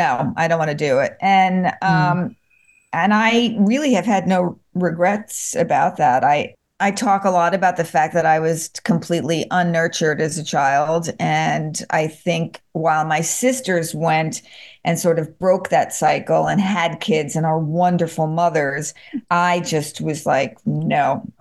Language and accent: English; United Kingdom; So I think it was a combination of being British and Jewish.